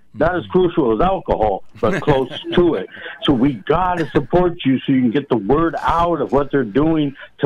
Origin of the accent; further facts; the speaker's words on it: Loma Linda, California, United States; In my hometown of Loma Linda and Redlands